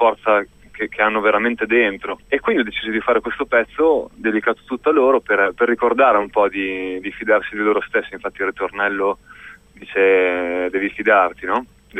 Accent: Emilia-Romagna, Italy; Anche qui, per esempio, dalle mie parti, verso Piacenza

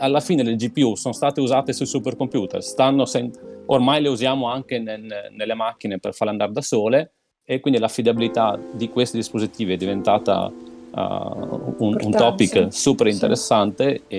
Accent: Veneto, Italy; accent: Venetian; adesso fisicamente sono a casa mia, sono tornato alle origini e come il mio accento vi farà intuire, sono in Veneto. A Bassano del Grappa, per essere precisi, un paesino vicino a Bassano del Grappa, sperso fra le colline della pedemontana veneta.

